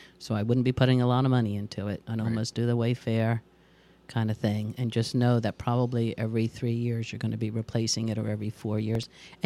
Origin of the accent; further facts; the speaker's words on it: Dover, United States; First of all, I grew up in this area. I grew up in Dover, but I moved away when I was 18.